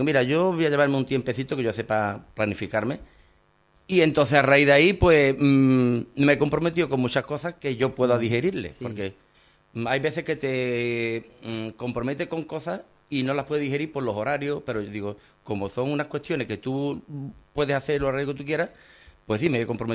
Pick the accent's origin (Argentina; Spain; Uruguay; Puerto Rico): Spain; Lebrija, Andalusia; me gustan mucho las fiestas de mi pueblo, me gustan mucho las Cruces de Mayo y la Feria de Lebrija.